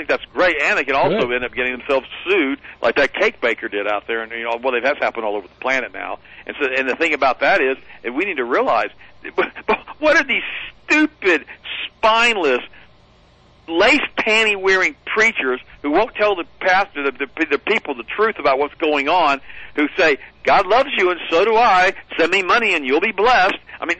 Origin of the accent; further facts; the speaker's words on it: Florida, United States; I don't think people realize how hot gets, because I'm from Florida, and it's a lot hotter down there, especially with the humidity.